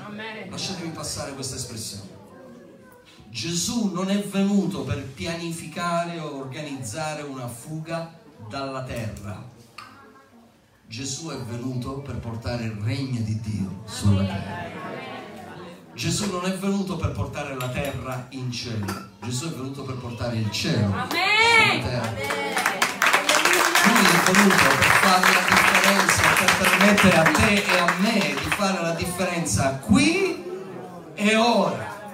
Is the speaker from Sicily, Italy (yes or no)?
yes; Catania, Sicily, Italy; also born or lived in Palermo; Io ho vissuto a Palermo per... sono di Catania, ho vissuto a Palermo per circa 8 anni